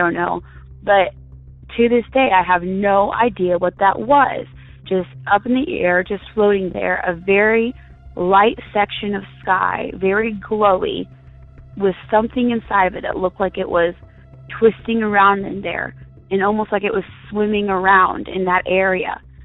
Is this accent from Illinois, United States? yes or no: yes; Illinois, United States; I'm from Midwest Illinois